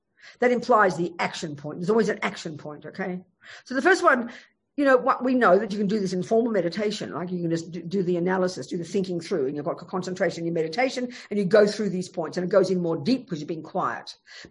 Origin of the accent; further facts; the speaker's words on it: Australia; Well, I'm Australian. I mean, I'm a Brit as well. I've got a passport. And, you know, my daddy was English and I feel like I'm a POM. But I'm still Australian.